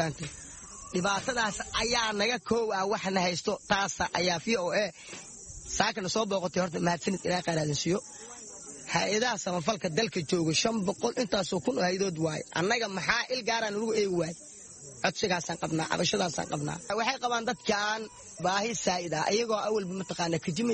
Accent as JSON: {"language": "Somali", "town": "Bariiri", "region": "Lower Shabelle", "country": "Somalia", "said": "Waxaan ka soo barakacay gobolka Shabeellaha Hoose, gaar ahaan magaalada Bariiri."}